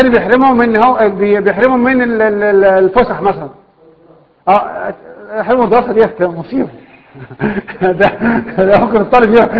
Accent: Egypt; احنا عندنا في مصر الفيزياء والكيمياء والرياضه بتبقى اول ثلاث حصص

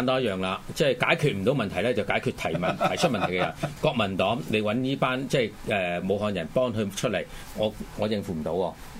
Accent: Hong Kong; 我哋香港人咧，可能一年咧，其實已經攞到身份證噶。

